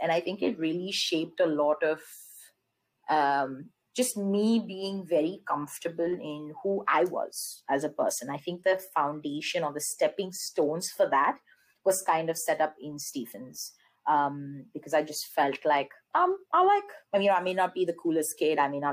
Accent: South India, India; I've come to Delhi every summer since I was a little child. I never really, and I'm coming from the South, I used to never really feel safe in Delhi.

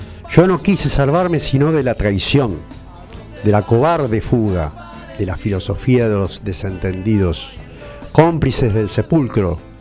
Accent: Argentina; la fecha que vamos a tener el próximo domingo como argentinos

